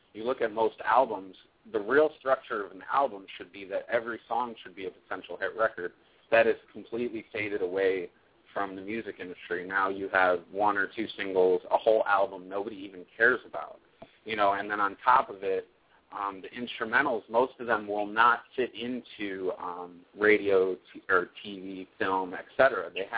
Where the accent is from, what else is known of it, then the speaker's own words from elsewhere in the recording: Cleveland, Ohio, United States; I'm from Cleveland, Ohio.